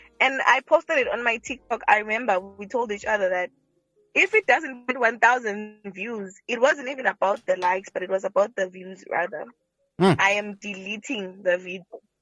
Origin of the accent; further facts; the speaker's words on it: Eswatini; And I'm from Eswatini, actually.